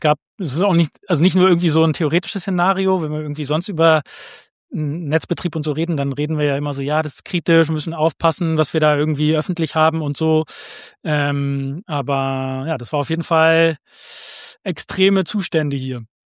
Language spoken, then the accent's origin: German; southwest, Germany; ich komme zwar ursprünglich aus dem Südwesten, da wo der Stromausfall war, aber also weder ich noch irgendwelche Familienmitglieder leben da mittlerweile. Also ich bin jetzt hier ein bisschen zentraler.